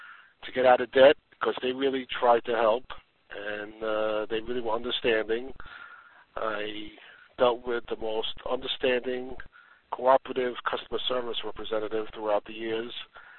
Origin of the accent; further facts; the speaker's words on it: New York, United States; I am from New York, and I had a major debt problem about 5, 6 years ago